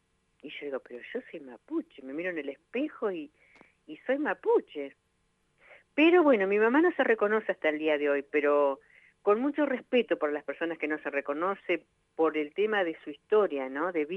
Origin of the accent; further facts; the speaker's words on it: Viedma, Río Negro, Argentina; Bueno, yo soy de Viedma y mi mamá vivía en Los Menucos y se vino a Viedma.